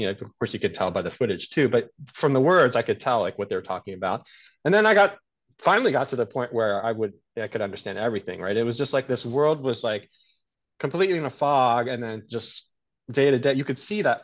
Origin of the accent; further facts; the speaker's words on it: Texas, United States; I was born here in the States, and I grew up in Texas, right, outside of Dallas, and then I went to school in Austin, right?